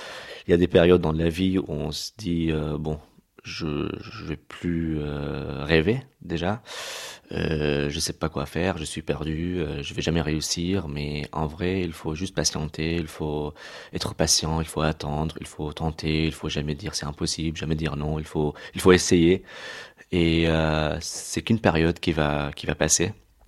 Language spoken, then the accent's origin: French; Damascus, Damascus Governorate, Syria; also born or lived in Tripoli; now in Le Havre, France; Bon, moi je viens de Damas, il n'y a pas de mer à Damas, mais à Tripoli il y avait la mer et je suis devenu ami avec la mer.